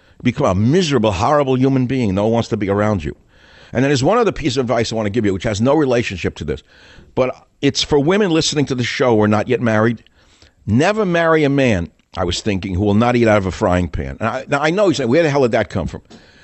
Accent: New York, United States; Like many of you don't understand me because I'm from New York, not from America. So no matter how many years I've not been in New York, you still can't understand half the words I say because I talk too fast.

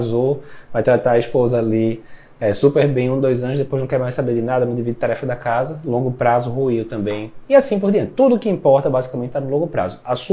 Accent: Recife, Pernambuco, Brazil; now in São Paulo, Brazil; Eu vou voltar para Recife, né? Eu sou de Recife, vou voltar para Recife, vou continuar em São Paulo

